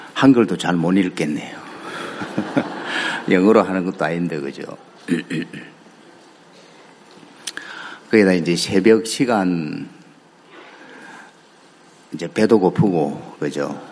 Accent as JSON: {"language": "Korean", "town": "Andong", "region": "North Gyeongsang", "country": "South Korea", "tie": "born there", "said": "제가 10남매예요. 10남매고 아주 이제 안동 근가로 양반집 이제에서 태어났어요."}